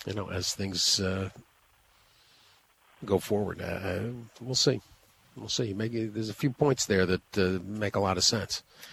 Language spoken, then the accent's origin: English; Chicago, Illinois, United States; their first trip to the racetrack, growing up in Chicagoland